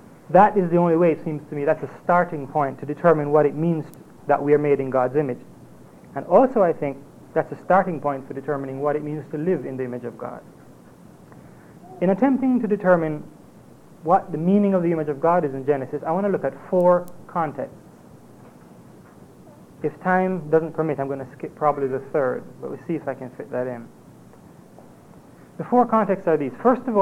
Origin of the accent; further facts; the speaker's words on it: Jamaica; accent: Jamaican; also born or lived in Canada / United States; If you have trouble following my accent, I'm a Jamaican. I've been socialized, and my accent has been changed slightly over about 9 years of living in Canada and the States, but it's still there.